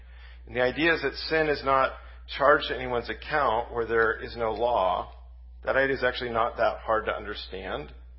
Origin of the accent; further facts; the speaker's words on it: Salem, Oregon, United States; When I was a kid, I grew up in West Salem, went to Brush College Elementary